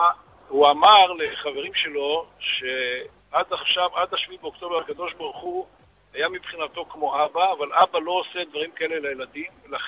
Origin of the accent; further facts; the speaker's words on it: Ra'anana, Central District, Israel; אנחנו מרעננה במשפחה.